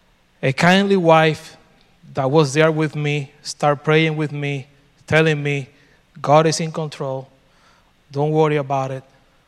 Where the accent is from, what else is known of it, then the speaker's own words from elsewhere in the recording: Puerto Rico; now in United States; I'm from Puerto Rico. I'm living in Virginia.